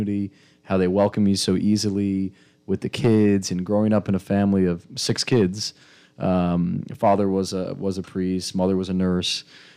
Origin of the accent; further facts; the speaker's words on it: Florida, United States; Growing up in Southeast Florida, only, 45 minutes away, it was almost like the Bahamas is our neighbor.